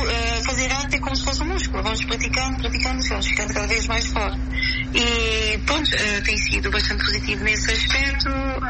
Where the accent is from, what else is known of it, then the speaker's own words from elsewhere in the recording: Cape Verde; porque eu sou cabo-verdiana